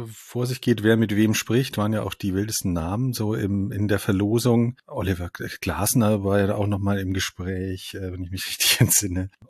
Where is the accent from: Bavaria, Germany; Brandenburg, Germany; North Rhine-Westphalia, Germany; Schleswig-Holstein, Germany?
Bavaria, Germany; Munich; now in Hamburg, Germany; Ich bin tatsächlich in München aufgewachsen, lebe aber mittlerweile in Hamburg schon über 20 Jahre